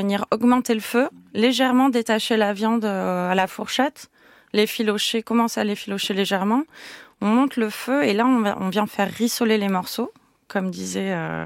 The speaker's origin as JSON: {"language": "French", "town": "Montpellier", "region": "Occitanie", "country": "France", "said": "parce que moi, je viens de Montpellier, et mon papa de Sète, donc voilà, c'est le terroir."}